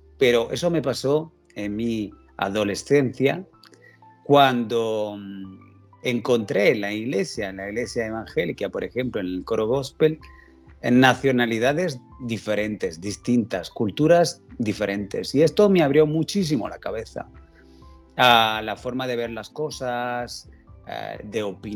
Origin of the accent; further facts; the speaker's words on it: Switzerland; now in United States; Y yo, como crecí en Suiza, también en Suiza hay esta cultura, ¿no?, de la multicultura.